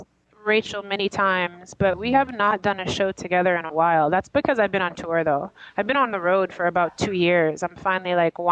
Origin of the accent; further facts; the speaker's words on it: Downers Grove, Illinois, United States; Well, I can't say I'm Chicagoland. I grew up in Downers Grove.